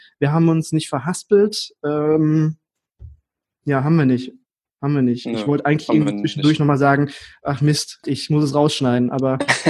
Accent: Hesse, Germany; Aber ich komme aus Hessen

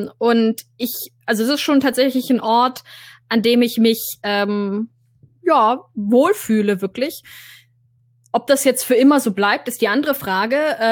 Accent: Bavaria, Germany; Das heißt, ich habe zu einem guten Teil meiner Kindheit in Oberbayern verbracht und einen anderen guten Teil in Oberfranken.

